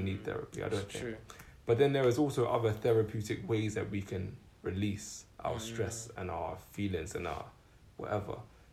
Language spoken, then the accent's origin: English; United Kingdom; We exist in between this plane of being Caribbean and being British.